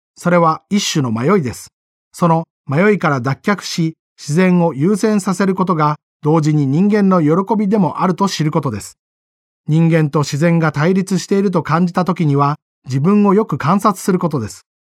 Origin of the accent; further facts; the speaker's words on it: Tokyo, Japan; also born or lived in Yokohama; 私は横浜生まれの東京育ちで、ここへ来る前は京都の中心街で働いていました。どちらかといえば都会の生活に慣れ親しんできた方で、